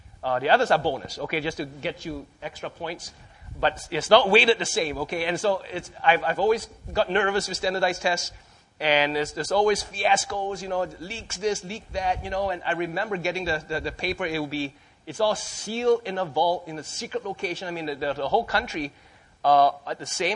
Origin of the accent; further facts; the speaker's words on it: Malaysia; growing up in Malaysia, the education system, the school system, the standardized tests in sixth grade